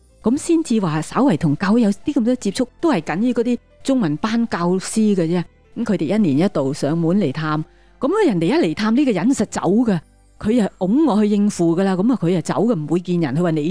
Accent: Cambodia; moved away as an adult; 直到离开了我们的家乡，我们都没听过耶稣。我只是知道圣诞节，我在柬埔寨唯一未战争前我所知道就是圣诞节

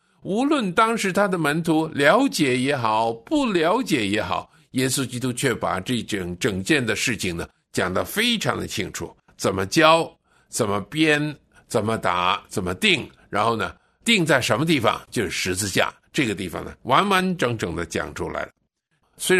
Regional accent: China; 就不像我们中国人把死人呢埋在泥土里头一样

